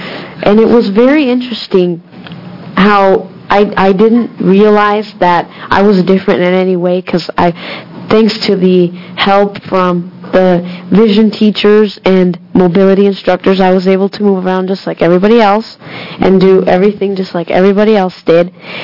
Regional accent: Mexico; English is a second language; I'm bilingual. I'm English and Spanish, and my parents we came from Mexico

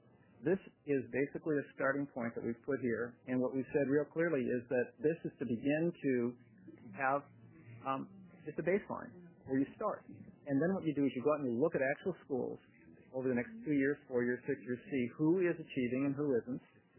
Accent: Ireland; and I'm Irish

